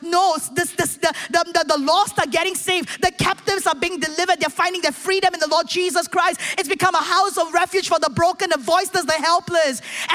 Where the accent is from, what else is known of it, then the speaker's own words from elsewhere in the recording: Singapore; it's one thing to hear from me as a Singaporean who was being sent out to the nations to church plant and do these things